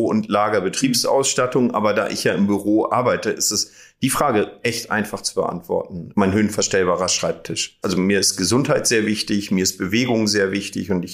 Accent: Lübeck, Schleswig-Holstein, Germany; now in Cologne, Germany; Ich bin aktuell 54 Jahre alt, bin geborener Norddeutscher, komme aus Lübeck ursprünglich, wohne jetzt im Kölner Raum mit meiner Familie

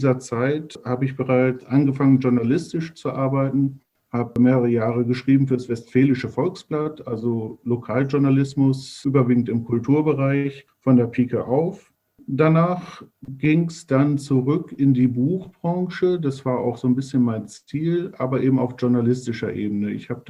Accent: Leer, Lower Saxony, Germany; Ausbildung gemacht zum Sortimentsbuchhändler in meiner Heimatstadt Leer

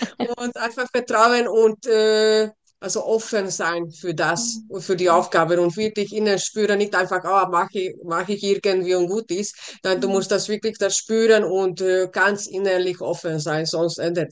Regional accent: Salzburg, Austria; ich komme aus Salzburg

